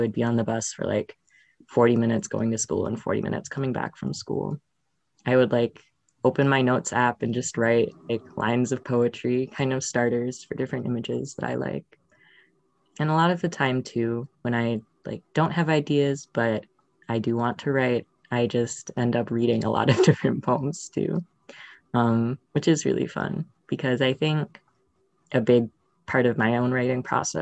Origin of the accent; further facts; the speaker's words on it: Minnesota, United States; because I grew up in Minnesota. I grew up in like rural Minnesota, and I moved to Minneapolis for college.